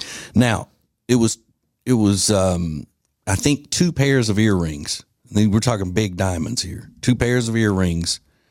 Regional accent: Louisiana, United States; Where I grew up in North Louisiana.

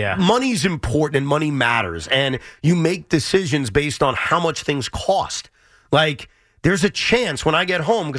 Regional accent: United States; Like, I'm every American. I'd rather not.

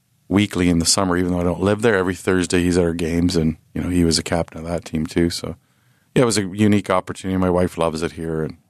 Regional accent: Peterborough, Ontario, Canada; growing up in Peterborough. I used to ride my bike to the library and watch the old 8mm tapes on the old Wings in the 70s. And those are the guys from my neighborhood.

